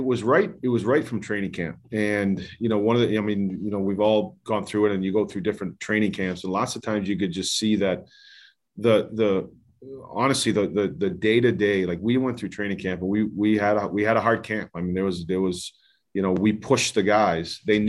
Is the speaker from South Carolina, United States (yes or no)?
no; Rhode Island, United States; I'm from Rhode Island, so I actually grew up a Boston Bruins fan when I was growing up with all the New England sports teams.